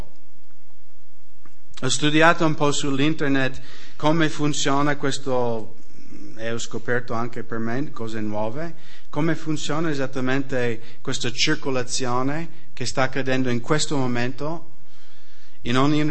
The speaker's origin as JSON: {"language": "Italian", "town": "Seattle", "region": "Washington", "country": "United States", "second_language": "Italian", "said": "io vengo da Seattle, nel nord-ovest degli Stati Uniti, un posto un po' come l'Austria, solo che molto meno abitato dell'Austria, pieno di boschi."}